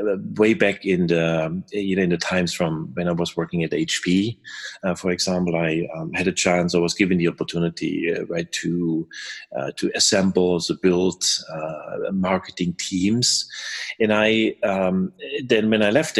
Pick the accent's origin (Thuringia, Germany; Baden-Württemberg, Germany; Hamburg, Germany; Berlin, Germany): Baden-Württemberg, Germany; English is a second language; now in United States; I grew up or born in Germany, nearby the Stuttgart area, and then I made it here over to the U.S. Many years ago to Colorado, and at some point I landed here in Southern California, next to or just south of Los Angeles.